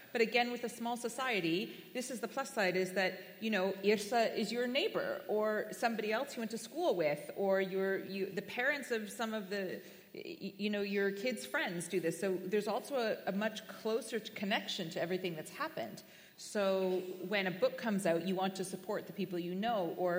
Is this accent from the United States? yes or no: no; Canada; because I was born and raised in Canada, so maybe I see things a little bit differently there.